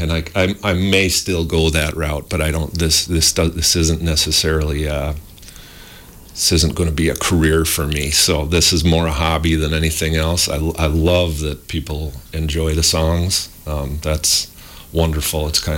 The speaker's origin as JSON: {"language": "English", "region": "North Dakota", "country": "United States", "also_born_or_lived": "Wisconsin", "said": "Not originally, no. I'm originally from North Dakota. I've been down here about 25 years or so."}